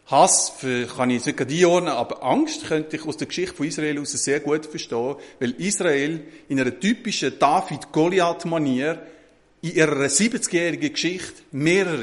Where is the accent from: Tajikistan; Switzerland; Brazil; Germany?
Switzerland; Bei uns in der Schweiz ist es ähnlich. Wir haben etwa 60% Gebirge und Berge.